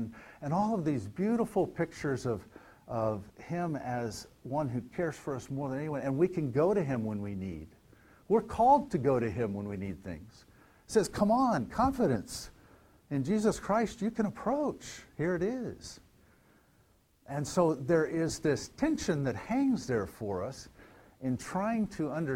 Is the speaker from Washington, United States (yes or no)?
no; Indiana, United States; And first, I'm from Indiana, okay?